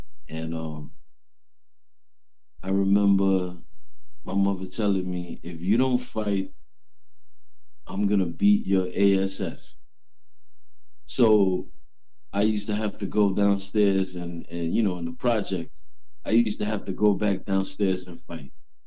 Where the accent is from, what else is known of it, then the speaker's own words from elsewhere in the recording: New York City, New York, United States; I'm born and raised in New York City.